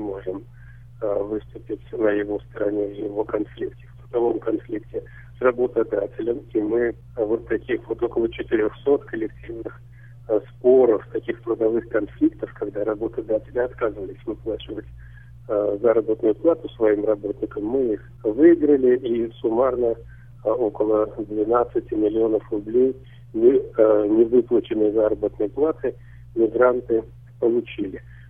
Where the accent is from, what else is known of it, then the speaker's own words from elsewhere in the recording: Russia; Да, я российский гражданин, татарин.